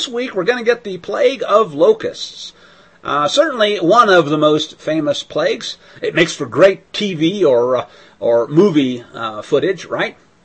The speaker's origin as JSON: {"language": "English", "region": "Missouri", "country": "United States", "accent": "Southern", "said": "because I come from Missouri, where we speak Southern"}